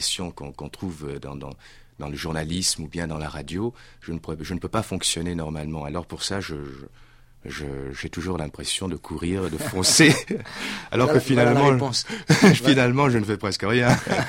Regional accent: France; Je suis français, mais de souche camerounaise. Enfin, je suis moitié français, moitié camerounais.

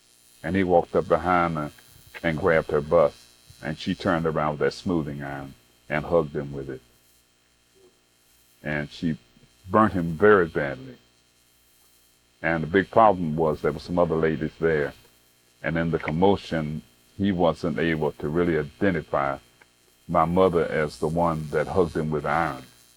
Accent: Tuskegee, Alabama, United States; I was born and raised in Tuskegee. And other than school and the military service, I've lived here all my life.

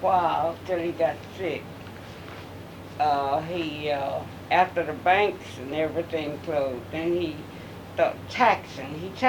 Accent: James City, United States; Well, I grew up here in James City, and I'm not too far from where I was born.

